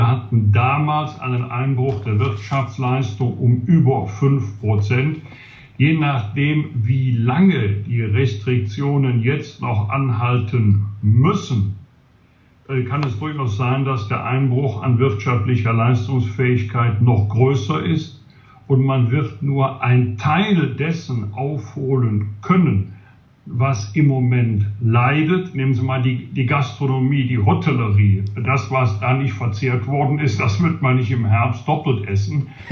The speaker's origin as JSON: {"language": "German", "town": "Bergisch Gladbach", "region": "North Rhine-Westphalia", "country": "Germany", "tie": "born or raised there", "said": "über Jahrzehnte nicht nur in meiner Heimatstadt Bergisch Gladbach war, sondern auch in unmittelbarer Nachbarschaft zu meinem Elternhaus."}